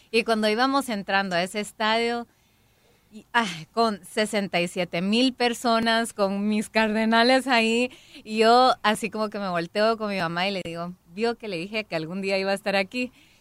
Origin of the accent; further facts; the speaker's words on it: Guatemala; Sí, vengo desde Guatemala. Estoy súper emocionada de estar aquí en Miami